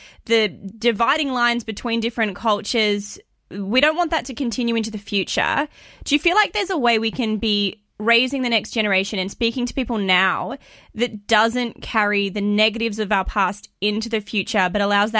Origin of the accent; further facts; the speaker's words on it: Australia; I mean, I'm a girl from Australia.